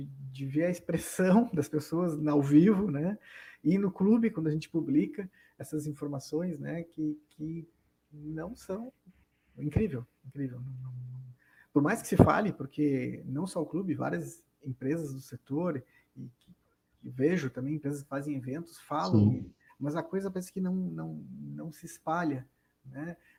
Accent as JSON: {"language": "Portuguese", "region": "Rio Grande do Sul", "country": "Brazil", "said": "Eu sou gaúcho, tomo mate desde de guri"}